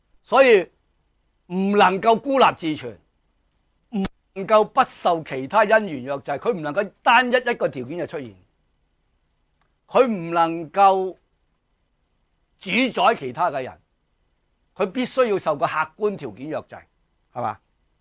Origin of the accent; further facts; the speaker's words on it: China; 因为我哋中国人比较少接触中期同后期嘅中观师嘅。